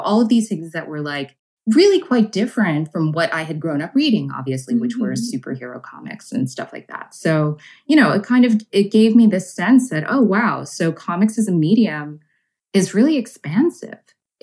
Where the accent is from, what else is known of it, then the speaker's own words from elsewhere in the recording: Brooklyn, New York, United States; I grew up in Brooklyn